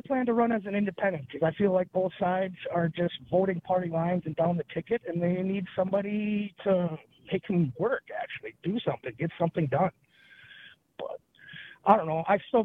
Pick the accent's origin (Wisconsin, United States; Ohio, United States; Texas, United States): Wisconsin, United States; Greenwood; I'm from Greenwood, right there in the middle of it, actually.